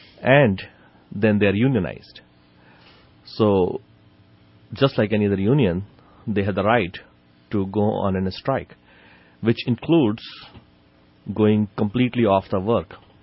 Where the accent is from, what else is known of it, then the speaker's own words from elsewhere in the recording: India; when I grew up in India and I went to med school in India, doctors striking was a common occurrence there.